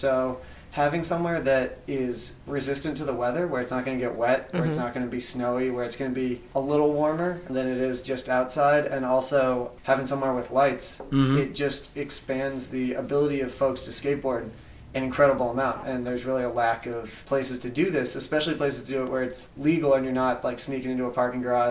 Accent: Ewing, New Jersey, United States; So I grew up in Ewing

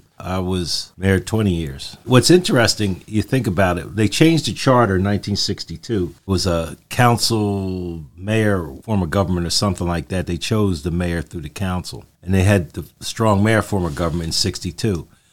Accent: Trenton, New Jersey, United States; I was blessed to be born and raised in Trenton. I was blessed to have the parents and grandparents and sisters that I have and extended family in Trenton.

